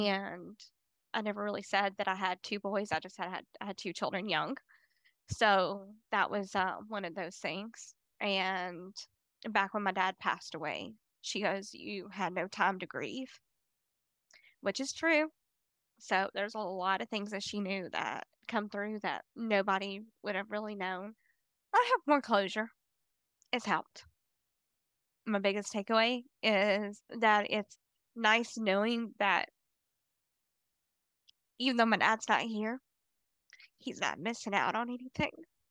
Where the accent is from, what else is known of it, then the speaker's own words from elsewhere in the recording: Decatur, Alabama, United States; And I'm from Decatur, Alabama.